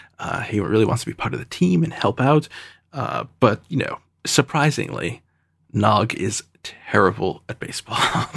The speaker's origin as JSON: {"language": "English", "country": "United States", "said": "I'm an American, so you're kind of forced to play baseball when you're a kid."}